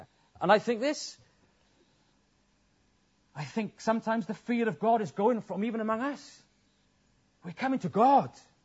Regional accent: Wales, United Kingdom; I'm a Welshman and did that.

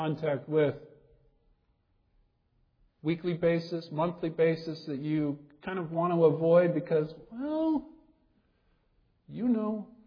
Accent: Iowa, United States; I grew up in Iowa. And what we have in Iowa are a lot of fields.

